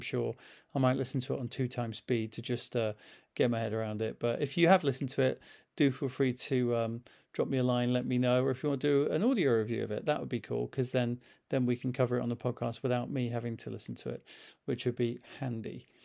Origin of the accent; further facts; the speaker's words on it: Northern Ireland, United Kingdom; now in England; As you can tell from my accent, I'm County Tyrone born and bred.